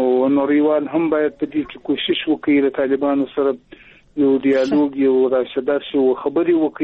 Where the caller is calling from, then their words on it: Shajoy, Zabul, Afghanistan; د زابل ولایت شاجیل ولسوالۍ سره په اړیکه کیم